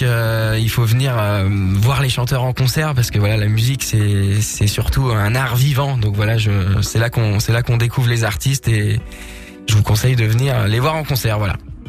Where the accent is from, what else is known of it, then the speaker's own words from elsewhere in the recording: Nouvelle-Aquitaine, France; now in Paris, France; une casquette de à la fois du mec de la campagne et c'est là où j'ai grandi en Creuse et à la fois c'est une casquette du Titi parisien, c'est là où j'habite et je suis assez amoureux de cette ville